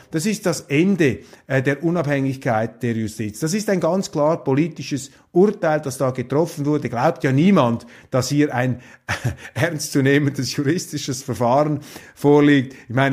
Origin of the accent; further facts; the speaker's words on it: Switzerland; aber Sie verstehen mich als Schweizer, als neutraler, wohlwollender Hausgast